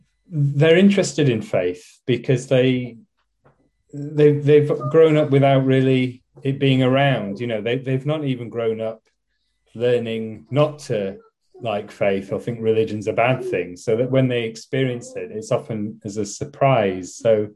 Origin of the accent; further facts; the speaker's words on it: Yorkshire and the Humber, United Kingdom; now in Cambridge, United Kingdom; So I'm from West Yorkshire. Yeah, I believe that's second on God's list. Yes. So I'm from Yorkshire, and that's where I grew up.